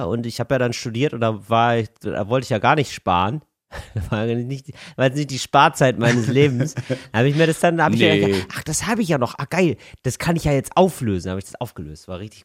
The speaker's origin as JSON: {"language": "German", "region": "Rhineland", "country": "Germany", "said": "Als Rheinländer im Schwabenland bekommt man oft die Krise"}